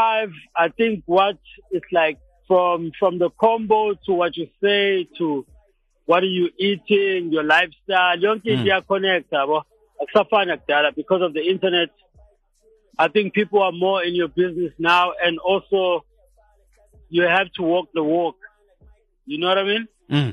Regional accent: Umlazi, KwaZulu-Natal, South Africa; Yeah, growing up in Umlazi for us, because I'm born in 83

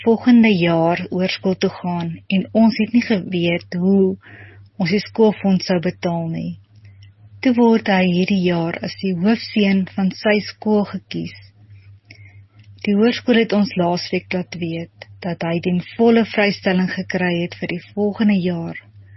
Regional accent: Stilfontein, North West, South Africa; van Stilfontein.

